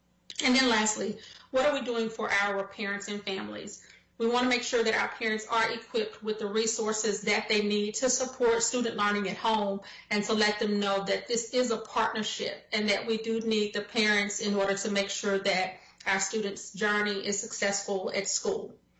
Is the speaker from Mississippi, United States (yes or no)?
yes; Mississippi, United States; So my home state of Mississippi